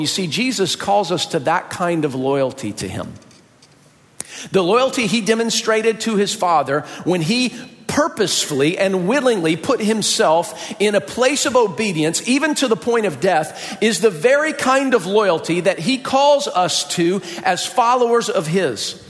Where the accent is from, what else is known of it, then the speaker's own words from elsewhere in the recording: the South, United States; If I called my mom woman, I'm from the South.